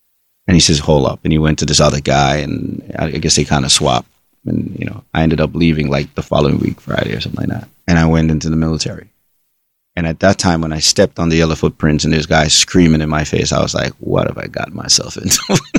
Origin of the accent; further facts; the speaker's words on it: Raytown, Jamaica; I come from Raytown in Jamaica.